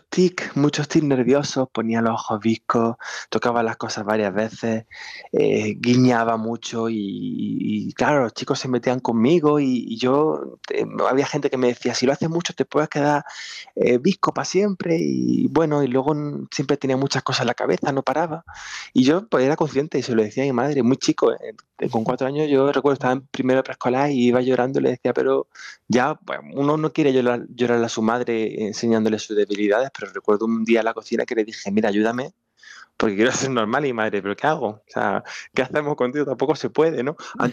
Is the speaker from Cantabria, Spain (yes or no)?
no; Úbeda, Andalusia, Spain; also born or lived in Quesada; Pues toda la infancia y juventud. Soy de Úbeda y de Quesada, porque de lunes a viernes estaba en Úbeda y el fin de semana en Quesada.